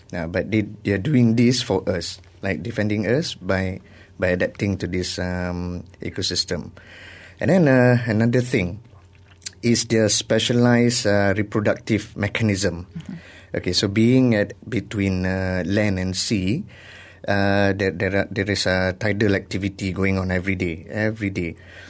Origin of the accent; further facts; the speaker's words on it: Kuantan, Pahang, Malaysia; English is a second language; also born or lived in Mersing / Terengganu / Sungai Petani / Taiping; I was born in Kuantan, and I grew up in coastal districts, coastal towns of Mersing, of Terengganu, of Kuantan again, and then my parents moved to Sungai Petani near Merbuk Mangroves